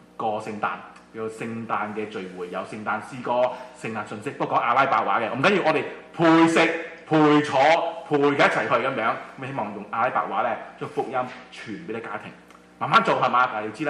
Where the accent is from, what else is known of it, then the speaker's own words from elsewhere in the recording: China; 在我們中國人眼中呢，即是都挺大逆不道，是吧？